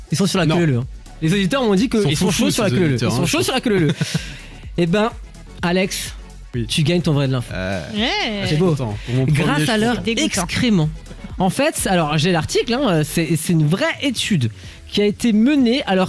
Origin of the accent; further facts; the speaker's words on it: Grand Est, France; Tu vois la météo qu'on a chez nous en Alsace, mon pote